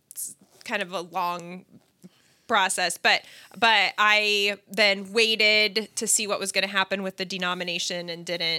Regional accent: Oskaloosa, Iowa, United States; I grew up at Central in Oskaloosa. That was my home church.

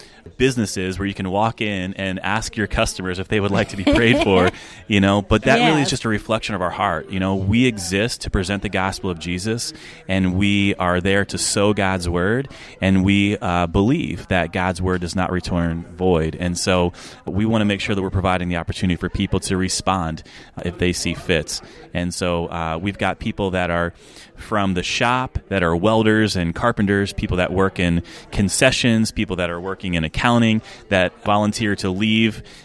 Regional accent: Pennsylvania, United States; Although I grew up in Lancaster County, I went to Sight and Sound for the very first time as a kid.

